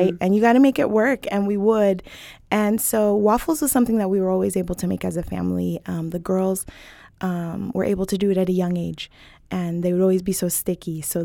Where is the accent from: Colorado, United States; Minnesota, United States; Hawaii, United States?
Colorado, United States; Denver; also born or lived in California; So I moved out here as a kid. I moved from California as an art and dance kid, and I went to Denver School of the Arts and danced over at Cleo's